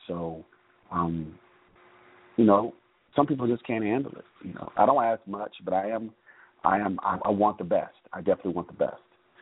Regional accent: Miami, Florida, United States; also born or lived in Atlanta; and I'm from Atlanta, born and raised in Miami, Florida. So I've lived in big cities all my life

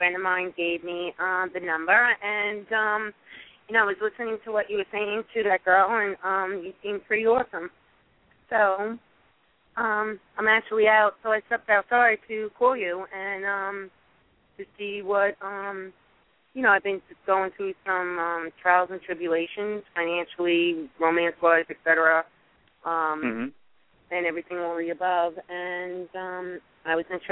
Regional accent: New York, United States; Yes, I'm from New York.

